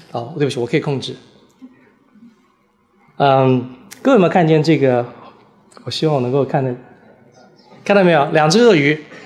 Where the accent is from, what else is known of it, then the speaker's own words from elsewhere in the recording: Taiwan; 我是在台湾念大学，我来自台湾，我在台湾的时候念台湾大学，在念台大的时候，我是81年到85年在台大念书